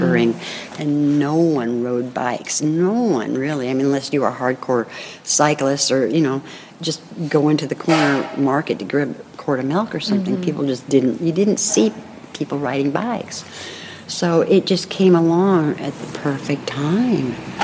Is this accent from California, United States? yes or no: yes; Berkeley, California, United States; born or raised there; also born or lived in Marin